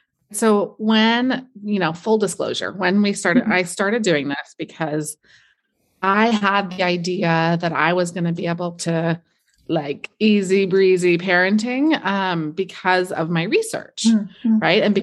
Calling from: Santa Cruz, California, United States; Yeah, I'm coming from Santa Cruz, California. So just a couple minutes away from the beach, but up in the mountains.

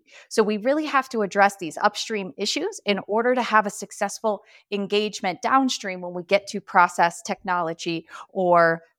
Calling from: Denver, Colorado, United States; And I'm calling in from Denver, Colorado, usually sunny, but not today.

